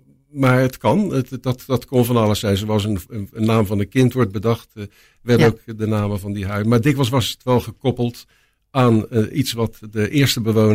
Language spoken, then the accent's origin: Dutch; Delft, South Holland, Netherlands; Maar ik kom van het Achterom, daar ben ik geboren en getogen. Daar hebben mijn grootouders, overgrootouders gewoond.